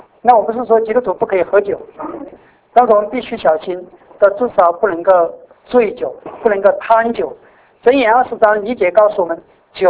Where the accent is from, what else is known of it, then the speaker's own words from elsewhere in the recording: China; 那我们中国人很多人陷在其中不能自拔。